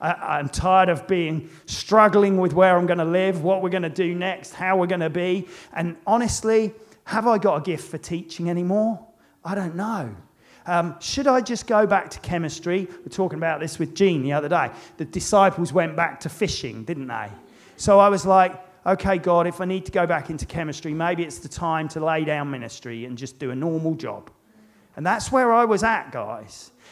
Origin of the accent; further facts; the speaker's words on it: United Kingdom; No one's looking at anybody. We're British.